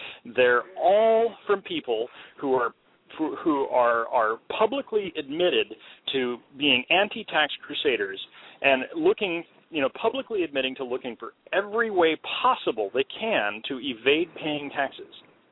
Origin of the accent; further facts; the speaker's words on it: Sacramento, California, United States; Well, the reason why I say – well, I am from Sacramento, which is actually a fairly moderate, if not conservative, town.